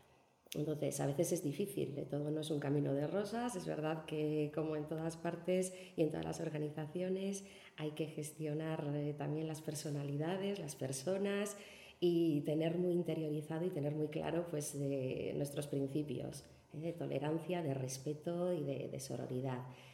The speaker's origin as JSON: {"language": "Spanish", "town": "Eibar", "region": "Basque Country", "country": "Spain", "tie": "born there", "said": "decir que nací en Eibar en los años 70, en un contexto pues, muy concreto."}